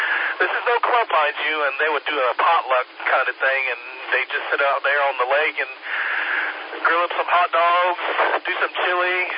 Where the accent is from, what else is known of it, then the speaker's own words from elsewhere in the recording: Goose Creek, South Carolina, United States; also born or lived in Charleston; now in Greenville, United States; I grew up in Goose Creek. My last residence was in Hanahan, so, man, I basically grew up in downtown Charleston going to high school down there